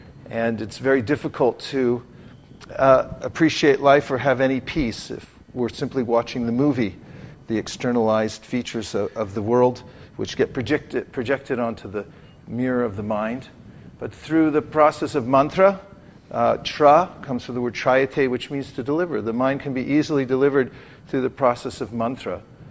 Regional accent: Lafayette, California, United States; I really like the Bay Area in general. I grew up here in Lafayette. Then when I was 16, I became a monk

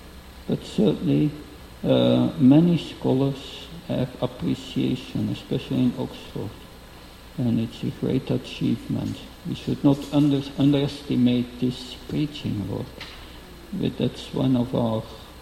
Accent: Belgium; English is a second language; because I'm from Belgium

